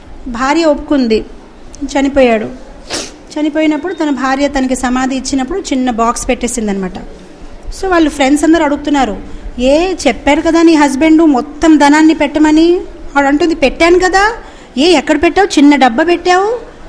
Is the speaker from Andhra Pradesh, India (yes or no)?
no; Hyderabad, Telangana, India; 100% హైదరాబాద్లో పుట్టి పెరిగాను నేను.